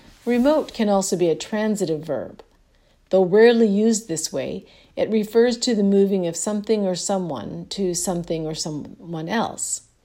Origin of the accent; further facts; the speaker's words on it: Toronto, Ontario, Canada; Growing up in Toronto, everyone seemed remote.